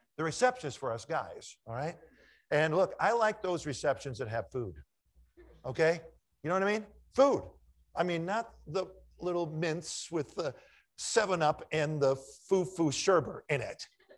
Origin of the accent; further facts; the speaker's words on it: Washington metropolitan area, United States; growing up outside of Washington, D.C., as a little boy, I thought, it'd be really something to meet the president.